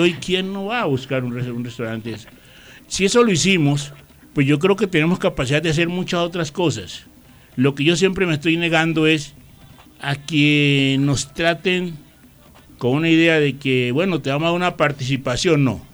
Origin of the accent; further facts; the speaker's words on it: Guapi, Cauca, Colombia; yo fui a la galería de Guapi en mi pueblo y oí la música de esos corridos